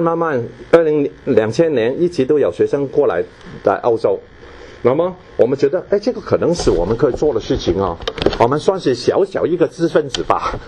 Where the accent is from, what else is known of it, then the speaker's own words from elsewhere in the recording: Hong Kong; 我从香港出生，香港长大，小学、中学、大学。在香港完成